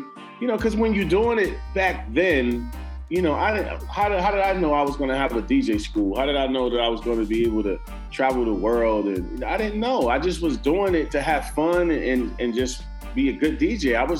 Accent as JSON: {"language": "English", "region": "New Jersey", "country": "United States", "tie": "born or raised there", "said": "Grew up in Jersey, and I was running throughout New York City and coming, you know, back and forth."}